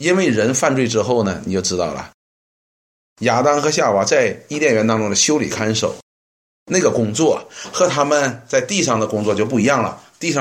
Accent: China; 我们到什么时候才想起来我们是中国人？过春节的时候

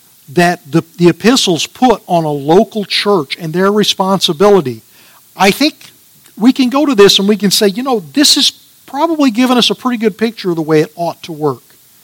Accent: Austin, Texas, United States; I grew up in Austin, and when I moved away from Austin, they had a population of 250,000, and I thought it was a big city.

